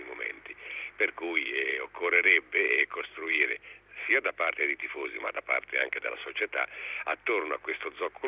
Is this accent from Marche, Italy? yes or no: yes; Ancona, Marche, Italy; also born or lived in Mondolfo; sono un anconetano, anche se per motivi bellici sono nato a Mondolfo, sono sempre vissuto ad Ancona